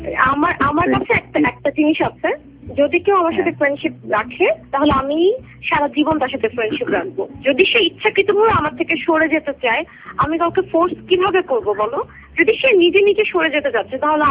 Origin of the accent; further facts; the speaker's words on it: Dhaka, Dhaka Division, Bangladesh; born there; আমার ঢাকায় জন্ম, গ্রামে খুব কম গিয়েছি, বাট আমার গ্রামকে আমি অনেক ভালোবাসি। আমি ঢাকার শাহজাহানপুরে থাকি, উত্তর শাহজাহানপুর।